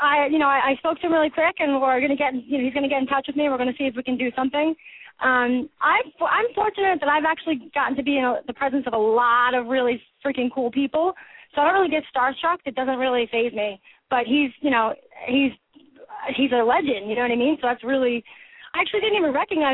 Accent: New York, United States; as a New Yorker coming here and being like, wow, dude, I'm in Seattle right now

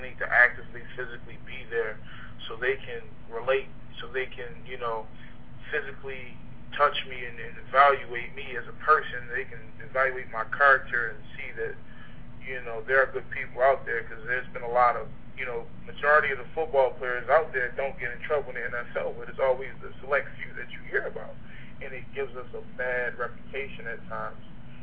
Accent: Baltimore, Maryland, United States; Well, growing up where I did, I grew up in West Baltimore

